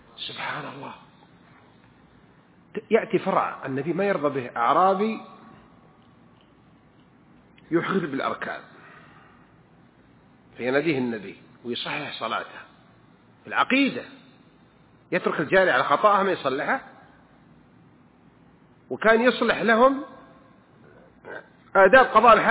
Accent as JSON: {"language": "Arabic", "town": "Riyadh", "region": "Riyadh Province", "country": "Saudi Arabia", "accent": "Riyadh", "said": "وإني من الرياض حسبني لأن أنا عشت في الرياض يعني لهجتي شوية أحيانا من الرياض."}